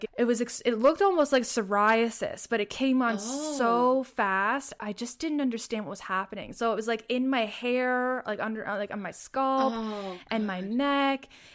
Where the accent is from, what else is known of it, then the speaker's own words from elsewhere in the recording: Prince Edward Island, Canada; I am from Prince Edward Island, Canada.